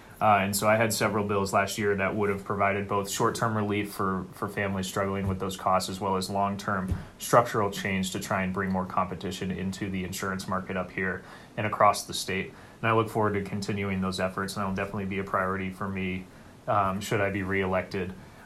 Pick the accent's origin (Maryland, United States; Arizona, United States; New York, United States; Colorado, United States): Colorado, United States; Steamboat Springs; I've lived in this district almost my entire life. I had the privilege of growing up in Steamboat Springs.